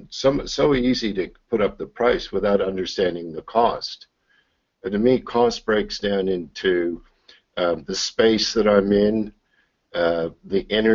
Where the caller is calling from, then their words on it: Perth, Western Australia, Australia; I'm dialing in from Perth, Western Australia.